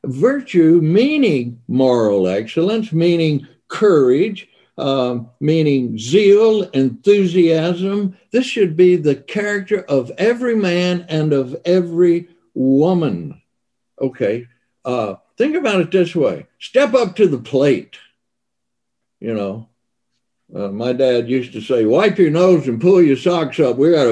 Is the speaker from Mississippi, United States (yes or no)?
yes; Mississippi, United States; As a kid growing up in Mississippi, I don't think virtue was even in our vocabulary.